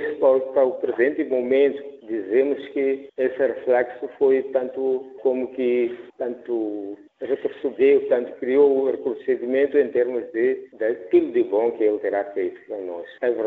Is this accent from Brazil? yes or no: no; Mozambique; para nós, como moçambicanos, nós, grupos da sociedade civil, sentimos-nos mais confortáveis